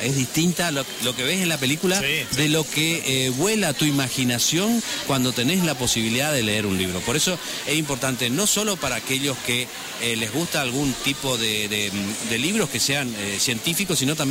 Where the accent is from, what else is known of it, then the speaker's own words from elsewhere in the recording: Argentina; porque somos todos argentinos, nos costó muchísimo esto